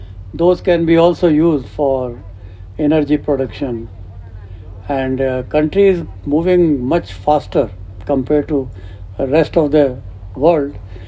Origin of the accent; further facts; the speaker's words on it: Rajasthan, India; And I come from Rajasthan.